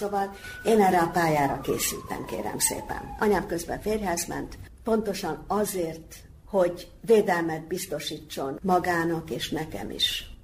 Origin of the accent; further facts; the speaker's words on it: Cluj-Napoca, Cluj County, Romania; Én Kolozsváron születtem, igazi magyar város volt. Én nem tudtam, hogy Romániában élek. Főtérre kimentünk, magyar szót hallottunk, magyar iskolába jártam, magyar barátaim voltak.